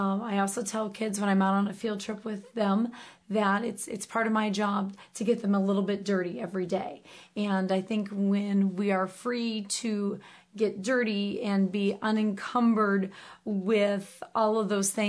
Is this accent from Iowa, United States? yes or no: yes; Iowa, United States; I'm originally from Eastern Iowa, and I grew up loving animals.